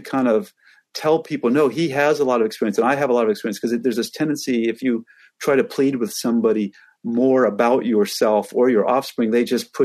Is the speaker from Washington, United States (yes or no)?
yes; Seattle, Washington, United States; born there; also born or lived in East Coast / Alaska; You know, I was born in Seattle and I moved to the East Coast and back to Seattle and back to the East Coast. And then I moved to Alaska.